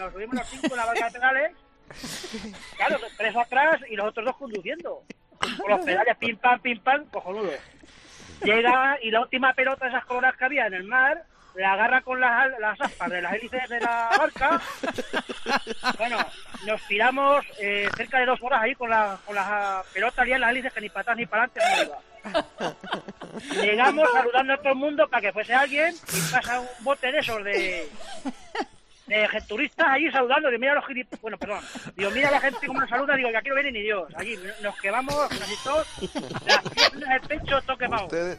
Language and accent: Spanish; Sisante, Castilla-La Mancha, Spain; Soy de La Mancha y de Sisante